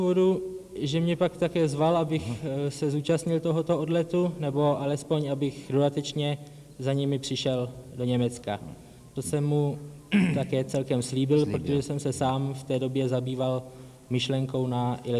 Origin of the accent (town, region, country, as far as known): Prague, Czechia; born there